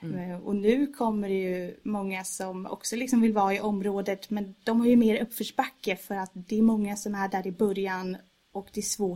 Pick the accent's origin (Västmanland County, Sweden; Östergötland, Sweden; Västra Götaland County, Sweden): Västmanland County, Sweden; Västerås; Så med tiden så kom jag att gå till stadsbiblioteket hemma i Västerås.